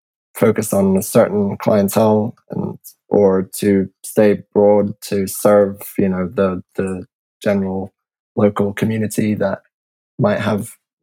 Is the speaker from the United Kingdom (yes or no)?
yes; England, United Kingdom; I'm English